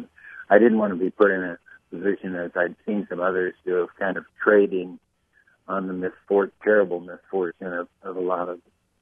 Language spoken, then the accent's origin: English; United States; all these things are things that I thought I should teach my son, you know, as an American male.